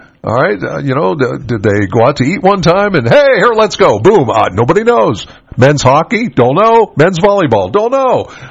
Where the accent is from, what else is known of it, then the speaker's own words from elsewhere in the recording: Penns Valley, Pennsylvania, United States; I know how it works, all right? I'm from Penns Valley. My Lady Rams should be in the state tournament.